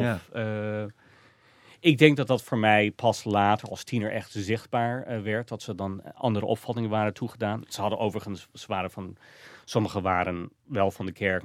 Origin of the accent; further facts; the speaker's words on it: Iowa, United States; now in Netherlands; En Sioux County, waar ik vandaan kwam, dat was lange tijd droog.